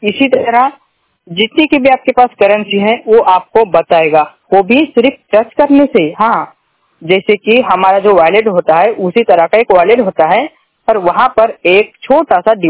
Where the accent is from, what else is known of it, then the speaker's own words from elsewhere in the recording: Maharashtra, India; और मैं महाराष्ट्र से हूँ।